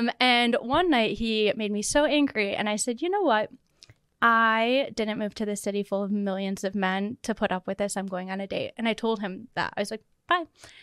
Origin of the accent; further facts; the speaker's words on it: Midwest, United States; I'm from the Midwest, so I'm just, I don't mean to be like, I'm nice, but I'm nice.